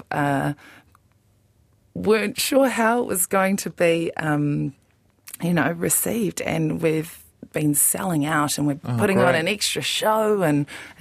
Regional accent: Auckland, New Zealand; I think when I was growing up on the North Shore

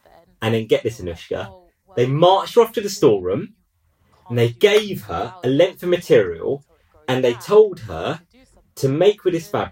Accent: Edmonton, London, United Kingdom; I told you about growing up in Edmonton.

